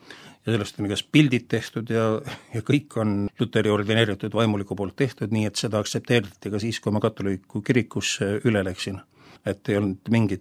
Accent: Tallinn, Harju County, Estonia; born there; Mina olen sündinud Tallinnas, aga oma vanemate poolt ma olen nagu kolm veerand pärit Tartumaalt ja veerand Virumaalt.

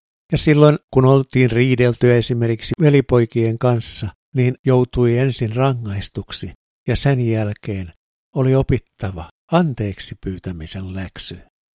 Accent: Turku, Southwest Finland, Finland; Ja myöhemmin sain sitten kotiseudullani Turussa

